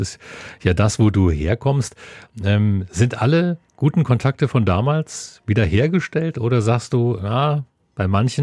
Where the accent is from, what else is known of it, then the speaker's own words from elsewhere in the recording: Lusatia, Germany; ich habe davon natürlich als Lausitzer schon mal was gehört